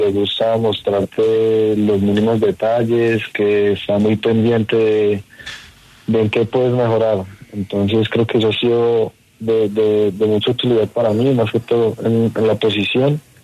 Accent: Bogotá, Colombia; Bogotano.

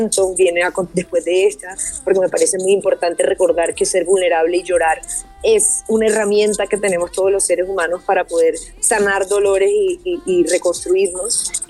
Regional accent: Barranquilla, Atlántico, Colombia; porque yo como buena barranquillera también me gusta que tenga ahí como sus visos latinos

